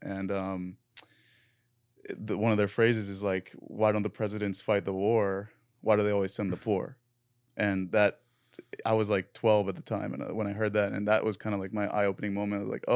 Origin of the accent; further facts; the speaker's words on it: United States; especially me, as an American, as a Lebanese American, we're paying taxes to bomb and kill our own people.